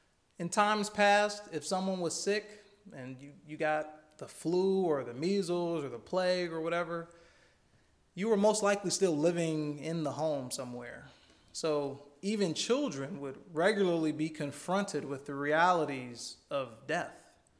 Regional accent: Michigan, United States; I know I grew up in Michigan, so it was very cold even when it wasn't wintertime.

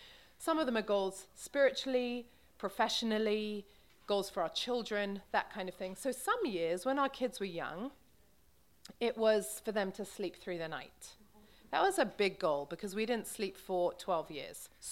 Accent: England, United Kingdom; accent: English; So hopefully my English accent will keep you awake well enough to get us through this last amazing chapter and verses that we're going to look at.

